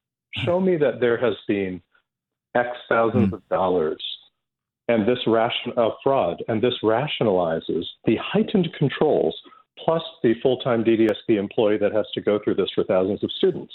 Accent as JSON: {"language": "English", "town": "Scarborough", "region": "Ontario", "country": "Canada", "tie": "born or raised there", "said": "move out of Ajax and move into where I grew up in Scarborough."}